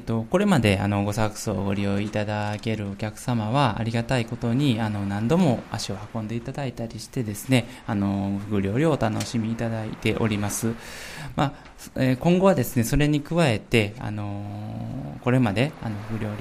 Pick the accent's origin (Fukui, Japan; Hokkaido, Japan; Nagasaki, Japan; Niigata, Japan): Fukui, Japan; Takahama; 私は高浜町で生まれ育って、今こうやって高浜町でお仕事をさせていただいております。まあ、もちろん自然豊かです。海があり山があり、自然はすごく身近に感じています。